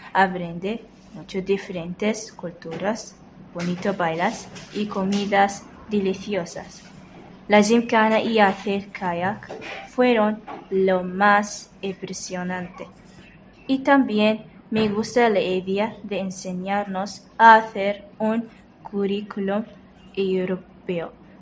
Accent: Somalia; Spanish is a second language; tengo 17 años y soy de Somalia.

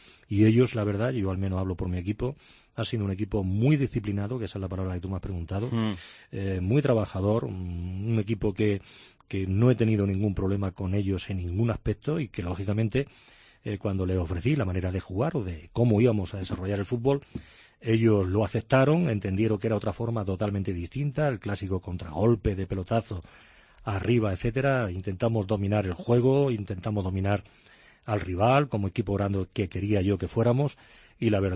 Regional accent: Jaén, Andalusia, Spain; un poco de aceite de mi tierra para darle

